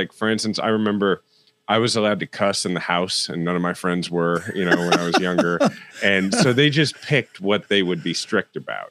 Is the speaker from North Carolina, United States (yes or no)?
no; Shawnee, Kansas, United States; Like in my neighborhood, I was born in Overland Park, grew up in Shawnee.